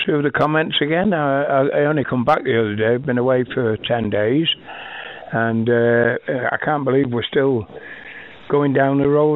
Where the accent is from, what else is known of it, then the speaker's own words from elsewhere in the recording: Isle of Man; And he said, once he found out I was from the Isle of Man, excuse me, He was saying, oh, what a beautiful place he's visited a few times.